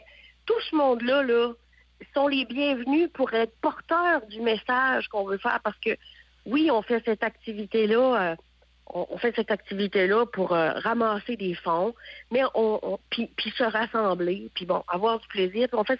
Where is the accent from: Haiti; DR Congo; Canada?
Canada; Grande-Vallée, Quebec; Puis quand on nous demande tu viens d'où, on se promène des fois un petit peu partout dans le monde. On dit je viens de Grande-Vallée, je vais te montrer.